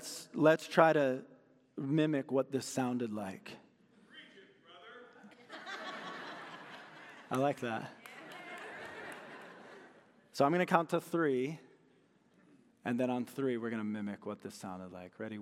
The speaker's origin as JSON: {"language": "English", "region": "Michigan", "country": "United States", "tie": "born or raised there", "said": "I'm a Michigan State Spartan fan. Don't hold that against me. I grew up in Michigan."}